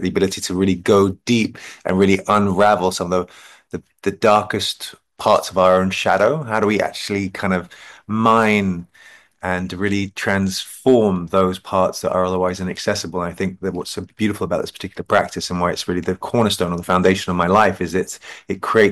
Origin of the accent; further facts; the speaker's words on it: London, United Kingdom; So I grew up in London. I went to public school. Right. I went to two schools, Dulwich College and Harrow.